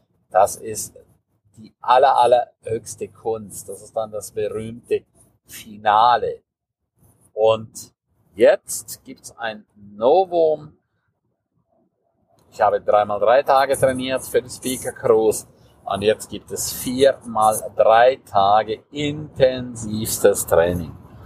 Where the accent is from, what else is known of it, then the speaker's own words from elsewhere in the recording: Switzerland; accent: Swiss; also born or lived in Palatinate; now in Germany; Auch ich habe mein Schweizer Dialekt. Ja, ich bin ja Schweizer. Lebe schon sehr, sehr lange in der Pfalz. Habe da auch ein pfälzischer Dialekt drin.